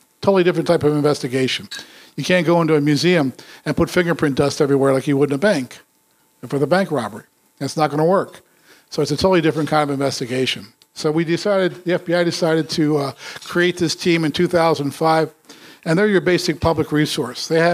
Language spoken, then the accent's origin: English; Philadelphia, Pennsylvania, United States; Like, I'm from Philadelphia